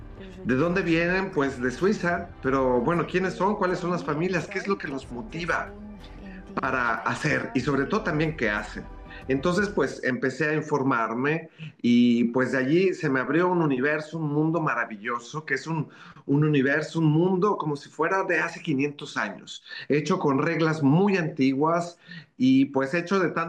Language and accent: Spanish; Mexico; now in Rome, Italy; yo soy mexicano, pero vivo en Roma y vivo muy cerca del Vaticano.